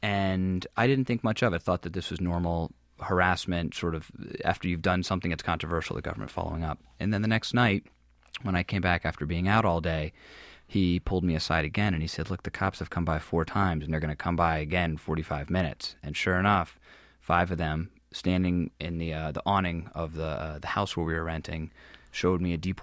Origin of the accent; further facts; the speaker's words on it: United States; no, I'm an American. I'm an American.